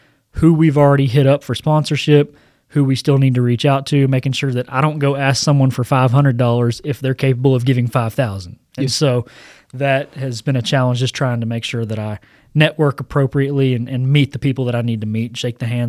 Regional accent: Hot Springs, Arkansas, United States; So I was born in Hot Springs, Arkansas, a town about an hour south of Little Rock. And so grew up there most of my life, went to school there in high school

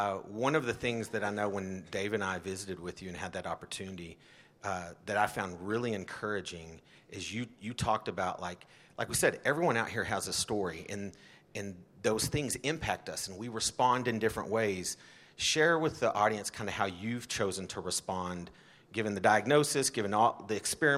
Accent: Texas, United States; guy from West Texas?

